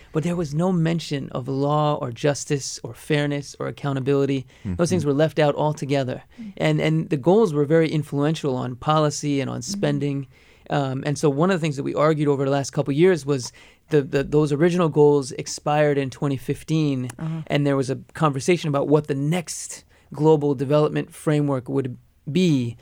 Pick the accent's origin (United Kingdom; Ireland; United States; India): India; Gujarat; So the specific community I come from, we're from Kutch, which is like the western corner of India.